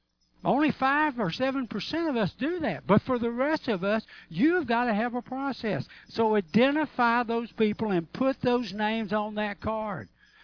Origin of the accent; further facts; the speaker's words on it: Arkansas, United States; I laughingly say to folks, because I'm from Arkansas, and you can tell I don't talk that well.